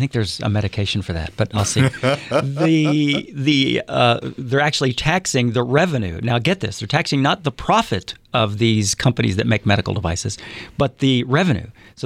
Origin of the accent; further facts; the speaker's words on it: Ohio, United States; I'm from Ohio.